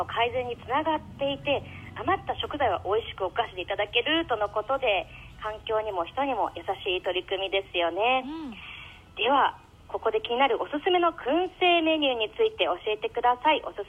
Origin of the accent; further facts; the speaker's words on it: Kanagawa, Japan; この時間は地元神奈川の飲食店を全力で盛り上げるべく